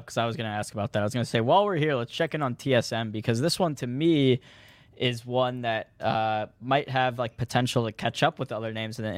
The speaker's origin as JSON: {"language": "English", "region": "Missouri", "country": "United States", "tie": "born or raised there", "said": "I'm from Missouri, so I grew up like going to like the Ozarks."}